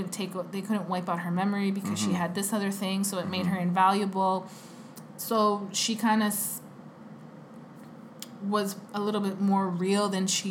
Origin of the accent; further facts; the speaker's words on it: Canada; Okay, because I'm Canadian.